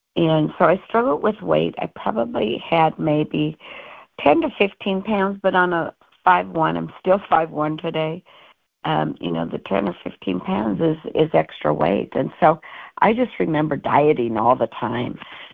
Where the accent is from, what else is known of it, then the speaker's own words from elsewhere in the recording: North Dakota, United States; And I grew up in North Dakota. My dad used alcohol, and we did the geographical move.